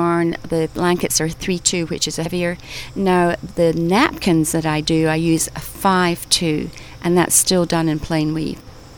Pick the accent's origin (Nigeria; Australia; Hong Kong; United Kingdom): United Kingdom; Cambuslang, Scotland; moved away as an adult; now in United States; I'm from Cambuslang, Glasgow, Scotland. I immigrated to America in 1963. I've been here for a long time